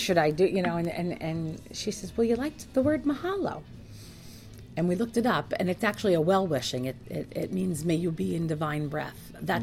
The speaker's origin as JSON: {"language": "English", "town": "Catskill", "region": "New York", "country": "United States", "tie": "born or raised there", "said": "Born and raised in Catskill."}